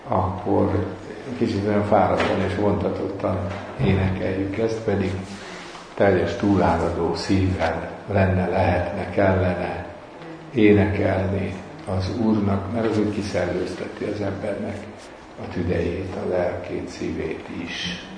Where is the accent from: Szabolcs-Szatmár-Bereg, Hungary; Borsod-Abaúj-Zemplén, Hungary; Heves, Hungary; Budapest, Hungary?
Szabolcs-Szatmár-Bereg, Hungary; Nyíregyháza; Emlékszem, jól Nyíregyházán nőttem fel, és minket nem nagyon engedtek el a szüleink ilyen koncertekre.